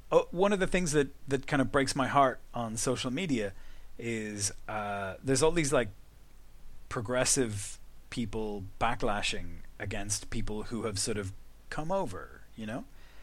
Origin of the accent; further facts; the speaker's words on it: Ireland; now in United Kingdom; people in Britain are very nice about the fact that I'm Irish